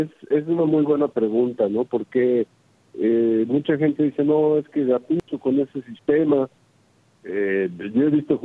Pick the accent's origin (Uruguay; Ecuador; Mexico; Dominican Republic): Mexico; Uno como mexicano que más quisiera